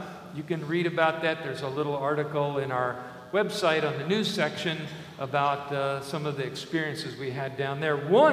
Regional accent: Vandalia, Illinois, United States; take a psychology class at the state prison of my hometown, Vandalia, Illinois.

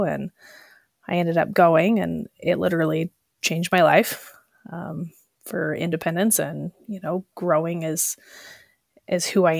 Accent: Oregon, United States; now in Montana, United States; Well, I moved to Montana 4 years ago. I'm originally from Oregon.

